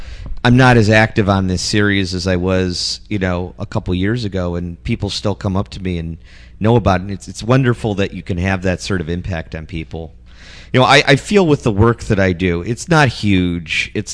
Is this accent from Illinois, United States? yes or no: yes; Chicago, Illinois, United States; also born or lived in San Francisco; yeah, I'm from Chicago.